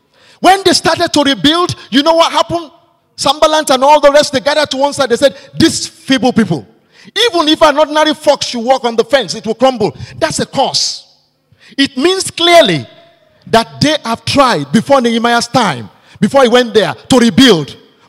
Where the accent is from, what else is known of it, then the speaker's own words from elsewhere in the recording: Ogun, Nigeria; You know, in my family home, they don't recognize me. We come from Ijebu.